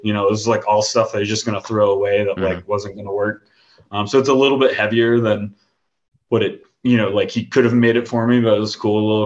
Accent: Midwest, United States; I grew up in the Midwest, so I love trees.

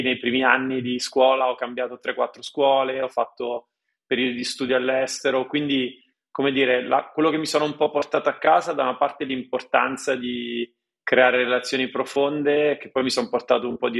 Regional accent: central Italy, Italy; il mondo in cui sono cresciuto io, se vuoi, come raccontavo prima, da una parte è stato un mondo, insomma, centro Italia, devo dire abbastanza un contesto intorno in cui si stava bene, abbastanza benestante, rassicurante.

